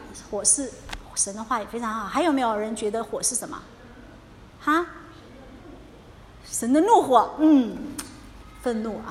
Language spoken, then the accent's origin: Chinese; China; 就像我们中国人也常常会古时候就老人家就常常说哈，天边起了云彩就会下一阵雨